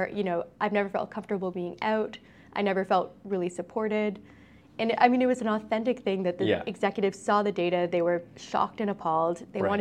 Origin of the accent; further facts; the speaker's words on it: Canada; Canadians, we define ourselves, like it or not, in contrast to the US in many ways.